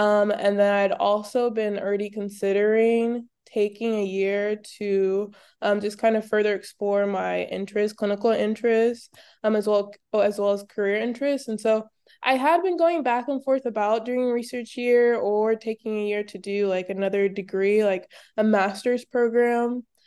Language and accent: English; Oklahoma, United States; I was born and raised in Oklahoma. And then I went to med school as well as undergrad at UMKC in Kansas City.